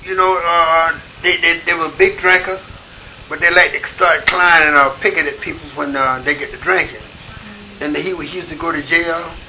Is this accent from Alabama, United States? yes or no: no; Georgia, United States; born there; And as I said, I was born in Georgia.